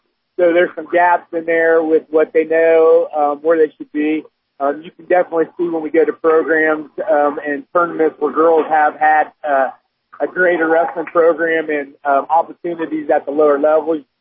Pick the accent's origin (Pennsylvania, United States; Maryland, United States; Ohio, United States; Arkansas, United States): Ohio, United States; Lima; I'm originally from the Lima area. I was a 92 graduate of Bath High School.